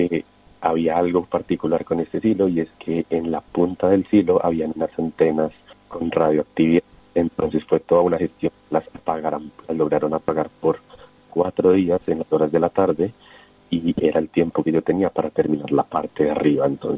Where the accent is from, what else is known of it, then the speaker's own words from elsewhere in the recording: Colombia; nos preguntan que si nos conocemos desde Colombia